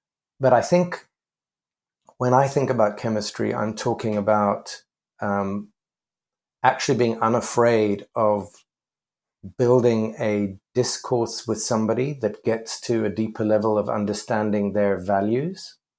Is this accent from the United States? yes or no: no; Cape Town, Western Cape, South Africa; moved away as an adult; now in London, United Kingdom; I grew up in Cape Town in South Africa.